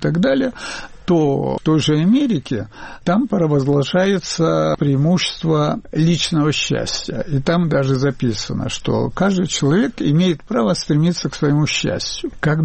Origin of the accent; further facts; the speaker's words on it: Azerbaijan; азербайджанец, имя азербайджанское, то отказываться от этого я не собираюсь, не хочу